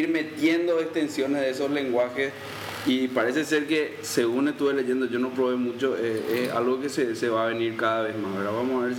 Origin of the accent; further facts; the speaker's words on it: Catalonia, Spain; yo soy catalán y no puedo pronunciar este apellido catalán